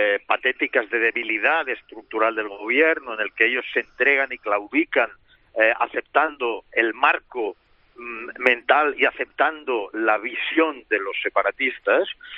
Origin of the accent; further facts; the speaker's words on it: Catalonia, Spain; Yo como catalán